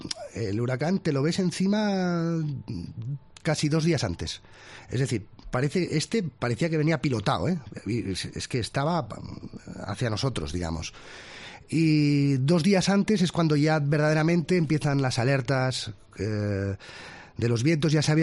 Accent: Barcelona, Catalonia, Spain; yo soy de Barcelona

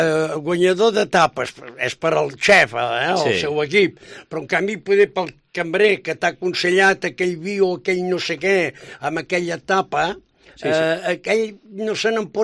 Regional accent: Girona, Catalonia, Spain; quan jo era jove a Girona podia haver 5 o 6 o 7 o 8 discoteques

